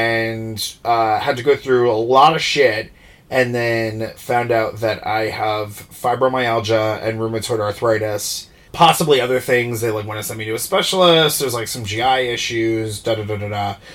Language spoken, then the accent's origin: English; New Jersey, United States; also born or lived in Tucson, Arizona; So basically, I was born in Tucson, Arizona. I was there for a while. I mainly went to like high school in Jersey, in South Jersey by the shore, or Central Jersey by the shore.